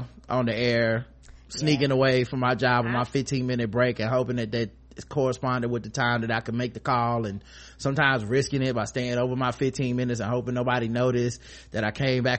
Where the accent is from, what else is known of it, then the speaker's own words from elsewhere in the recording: Jamaica; As a Jamaican, I'm coming with all the bias in the world when I tell you, Karen, that you're gonna love it.